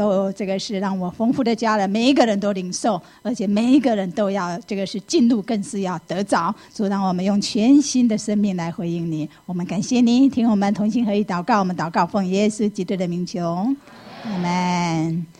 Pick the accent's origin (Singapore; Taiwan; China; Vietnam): Taiwan; 回到这个是回到台湾，这就是我的家乡啊。